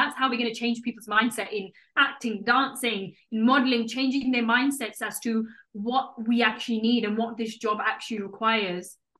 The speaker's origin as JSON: {"language": "English", "country": "United Kingdom", "said": "as especially as a British Muslim woman"}